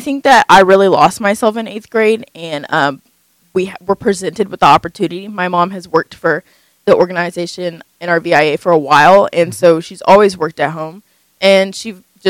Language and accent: English; Athens, Texas, United States; I'm from Athens, Texas.